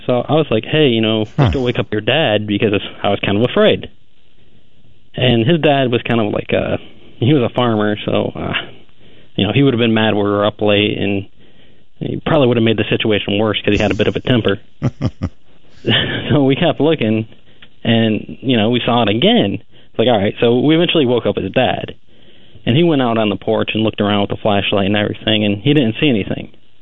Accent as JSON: {"language": "English", "region": "Michigan", "country": "United States", "tie": "born or raised there", "lives_now": "Austin, United States", "said": "I grew up in Michigan, and I was about in middle school"}